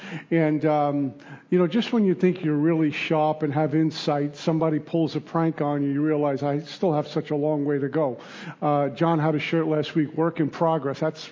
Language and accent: English; Brooklyn, New York, United States; I grew up in Brooklyn. I know nothing about camping or hiking.